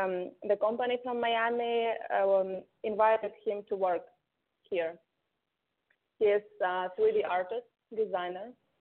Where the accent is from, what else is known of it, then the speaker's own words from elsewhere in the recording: Lviv, Lviv Oblast, Ukraine; I'm from Ukraine, from beautiful city Lviv. My city is very close to Poland.